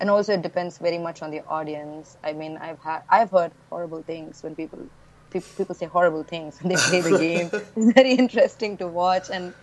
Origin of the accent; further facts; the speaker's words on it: India; because I grew up in India.